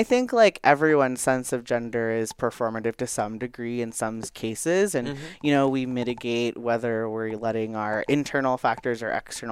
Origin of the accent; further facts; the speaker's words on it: Houston, Texas, United States; I grew up in Houston.